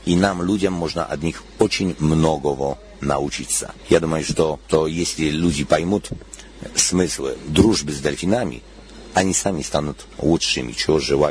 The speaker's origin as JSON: {"language": "Russian", "country": "Poland", "second_language": "Russian", "said": "Я из Польши, у нас страна очень-очень религиозна."}